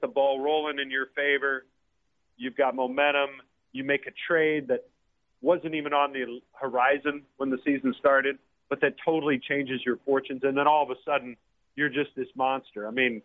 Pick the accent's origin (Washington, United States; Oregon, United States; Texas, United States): Texas, United States; I grew up in Texas and following the Rangers.